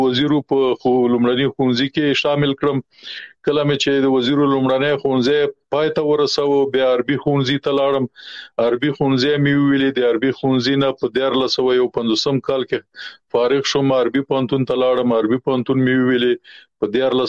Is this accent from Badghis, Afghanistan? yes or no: no; Mashri, Nangarhar, Afghanistan; زه په مشرۍ کلی کې زیږیدلې ما پلار مو بزګر وو زمکه مو دروده کورنۍ ژوند مو متوسط خو یعنی نه ډیر خراب او نه ډیر لوړ وو